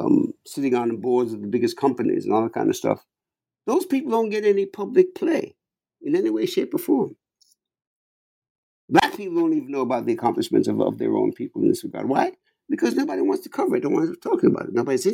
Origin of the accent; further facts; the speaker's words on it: New York, United States; I'm a New Yorker, right?